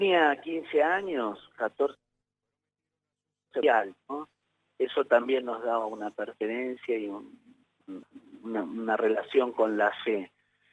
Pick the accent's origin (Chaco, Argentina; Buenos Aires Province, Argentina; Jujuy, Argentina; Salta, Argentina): Buenos Aires Province, Argentina; Berazategui; El Berazategui pertenece a Quilmes, ¿no? Que es mi diócesis de origen.